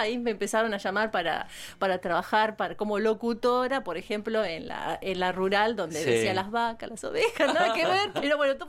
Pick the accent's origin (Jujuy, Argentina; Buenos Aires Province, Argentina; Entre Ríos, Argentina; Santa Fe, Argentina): Buenos Aires Province, Argentina; Pigüé; yo vengo de Pigüé, entonces en Pigüé tuve la posibilidad de trabajar desde muy chiquita en lo que eran radios FM en esa época.